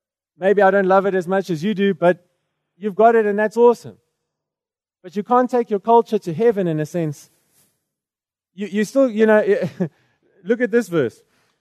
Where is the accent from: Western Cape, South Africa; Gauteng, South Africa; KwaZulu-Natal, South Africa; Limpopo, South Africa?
KwaZulu-Natal, South Africa; Durban; I'm a white guy. I grew up in Durban. I grew up actually in multicultural, cosmopolitan. It was very different to the Cape.